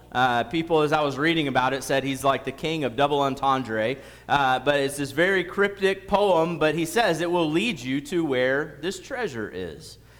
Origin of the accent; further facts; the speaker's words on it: Florida, United States; Growing up in Florida, near the beach, whenever we would go to the beach